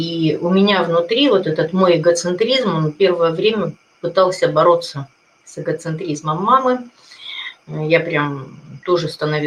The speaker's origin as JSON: {"language": "Russian", "region": "Moscow", "country": "Russia", "said": "Я алкоголичка из Москвы."}